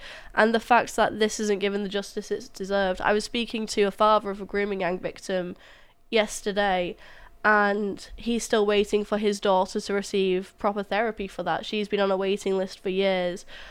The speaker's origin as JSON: {"language": "English", "town": "Bolton", "region": "North West England", "country": "United Kingdom", "said": "This was near me, so I'm from Bolton, and she was killed in Queen's Park, which is weird because... That's where me and my friends used to go and, you know, just hang out and go to the park"}